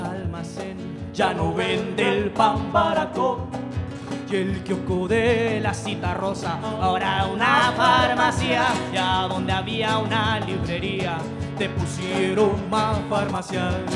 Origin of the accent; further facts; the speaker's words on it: Valparaíso, Chile; Nosotros en su mayoría somos del Cerro Barón, y nuestro rito cotidiano es subir y bajar el cerro, y eso nos hace auténticos habitantes de Valparaíso.